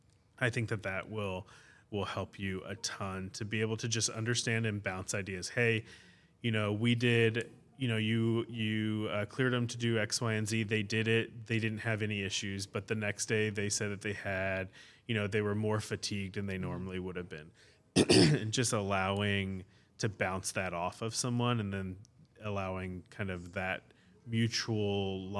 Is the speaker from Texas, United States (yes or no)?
yes; San Antonio, Texas, United States; I'm from San Antonio area.